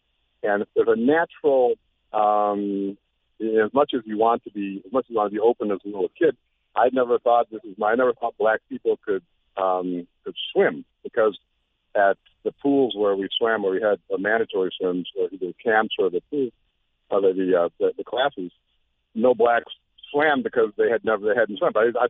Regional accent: Evanston, Illinois, United States; At when I'm growing up in Evanston, Illinois

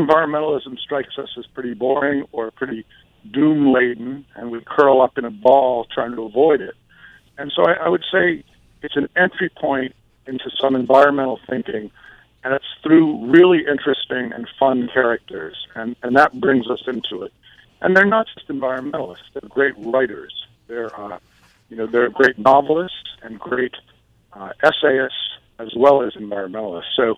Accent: Worcester, Massachusetts, United States; also born or lived in Boulder, Colorado; now in Boston, United States; I moved from Worcester, Mass., which was my hometown, to Boulder, Colorado

